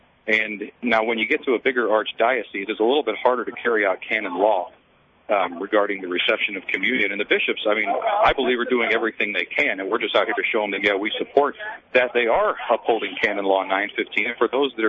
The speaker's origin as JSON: {"language": "English", "town": "St. Louis", "region": "Missouri", "country": "United States", "said": "now I'm from St. Louis, so I'm a very, I talk, you know, a lot with Archbishop Burke."}